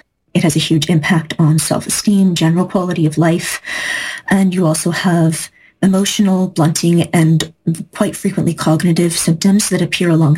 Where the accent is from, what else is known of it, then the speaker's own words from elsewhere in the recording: British Columbia, Canada; I'm from Vancouver Island